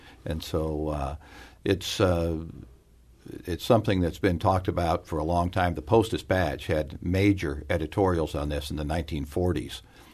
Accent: Jefferson City, Missouri, United States; I grew up in Jefferson City, and I moved to St. Louis, lived close to the river

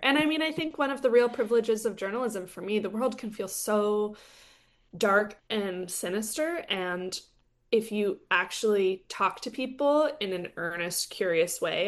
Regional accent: California, United States; I grew up in Northern California, and being in eucalyptus and redwood trees really reminds me of kind of it just feels really calming and grounding to me.

